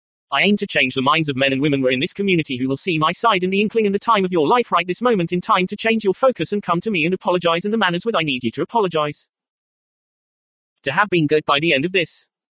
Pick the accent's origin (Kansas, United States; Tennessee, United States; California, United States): California, United States; San Bernardino; Yes, it is … who is born and raised in San Bernardino. Who at the first job was the San Bernardino Public Library.